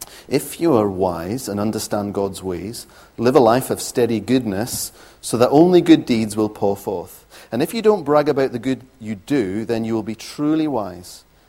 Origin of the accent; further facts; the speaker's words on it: Stornoway, Scotland, United Kingdom; when I was growing up in Stornoway, the minister used to love using that word.